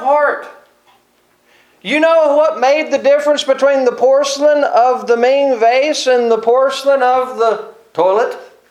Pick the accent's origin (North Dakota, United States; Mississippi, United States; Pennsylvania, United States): Mississippi, United States; I grew up in Mississippi.